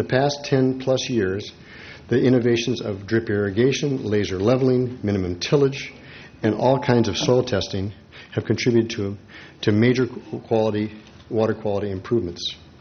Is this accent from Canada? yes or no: no; Salinas, California, United States; I'm from Salinas, California, part of a fifth-generation farming family located in the lower reaches of the Salinas Valley.